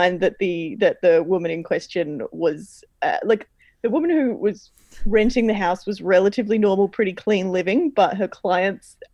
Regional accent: Fremantle, Western Australia, Australia; born there; I was born in Fremantle, so I was born there. I'm allowed to say whatever I like about it.

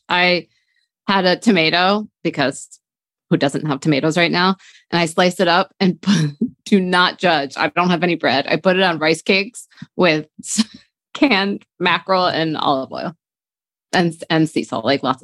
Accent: New Haven, Connecticut, United States; I was like that when I grew up in New Haven.

